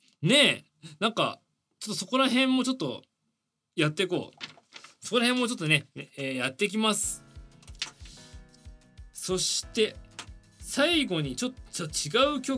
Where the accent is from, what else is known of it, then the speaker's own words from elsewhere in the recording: Tokyo, Japan; 東京生まれで、東京育ちで、もう東京が好きですよ ね。